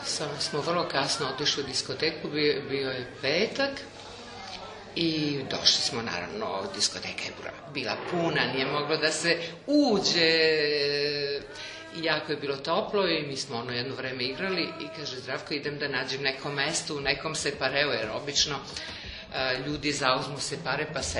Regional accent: Kragujevac, Šumadija, Serbia; also born or lived in Novi Beograd; 16 godina u Kragujevcu. Jako volim taj grad i još, jako sam bila vezana jer moji najlepši trenuci detinjstva su prošli u Kragujevcu.

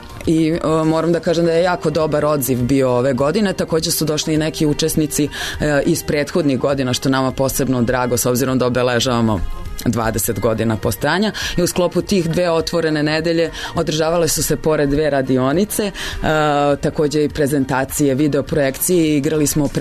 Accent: Russia; pošto sam ja isto detinjstvo provjela u Rusiji

